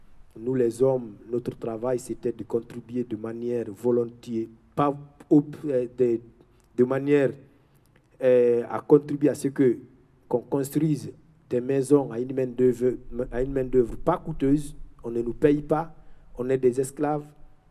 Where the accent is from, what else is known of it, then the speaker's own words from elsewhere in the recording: Guinea; moved away; C'est comme ça que je suis parti de la Guinée au Mali, Burkina Faso, le Niger, l'Algérie.